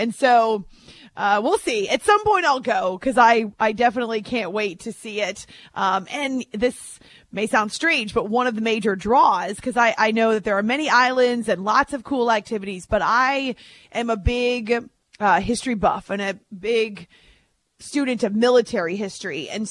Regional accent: Athens, Georgia, United States; I spent a little time when I was growing up in the Athens area, but also in Atlanta at least once a year.

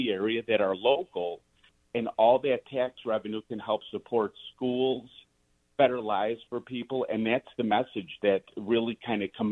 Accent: Cicero, Illinois, United States; you know, I grew up in Cicero. I'm not afraid of these communities.

